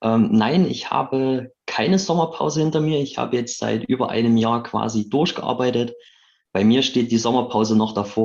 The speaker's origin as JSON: {"language": "German", "town": "Chemnitz", "region": "Saxony", "country": "Germany", "said": "Ich bin Chemnitzer aus der Arbeiterstadt im schönen Sachsen."}